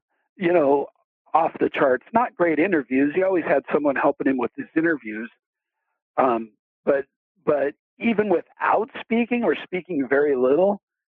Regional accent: Seaside, Oregon, United States; I grew up in Seaside, which is a small coastal town about 100 miles west of Portland.

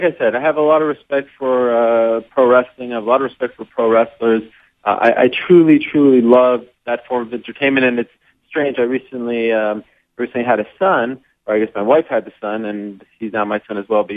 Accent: Montreal, Quebec, Canada; I tuned in because I'm from Montreal.

